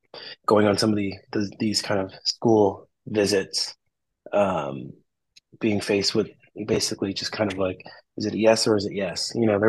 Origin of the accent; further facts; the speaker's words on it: San Antonio, Texas, United States; also born or lived in Houston; So I grew up in Texas. So I was born in Houston. My parents split when I was like one or two, and then I moved to San Antonio, Texas, where I, predominantly grew up